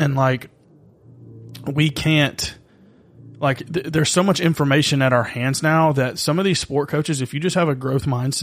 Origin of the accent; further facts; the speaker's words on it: Auburn, Alabama, United States; I'm from the South, baseball, like, because I grew up around Auburn and my dad went to Auburn.